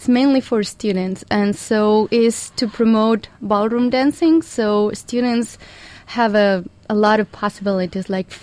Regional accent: Spain; I'm from Spain, and that just sometimes goes natural.

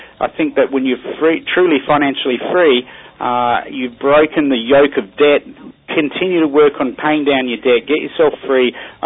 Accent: New Zealand; born there; also born or lived in Australia; Well, I was born in New Zealand and lived in Australia.

